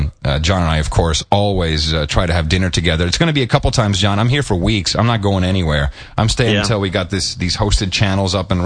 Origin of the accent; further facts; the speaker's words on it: England, United Kingdom; I'm from England.